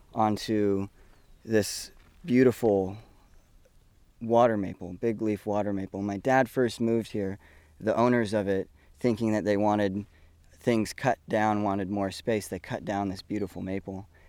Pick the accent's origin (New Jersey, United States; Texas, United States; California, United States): California, United States; Paradise; Yeah, so I was born and raised in Paradise, California, a small town in this western-facing slopes of the Sierra Nevadas, and I was shaped by nature.